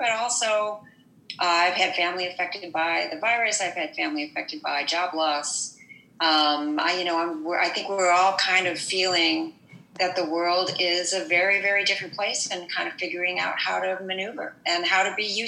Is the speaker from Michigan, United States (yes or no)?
yes; Detroit, Michigan, United States; now in Washington, United States; So I'm also a Midwestern Latina. I'm the daughter of immigrants from Bolivia. I'm from Detroit. I'm a Michigan girl, although I live in the D.C. area now.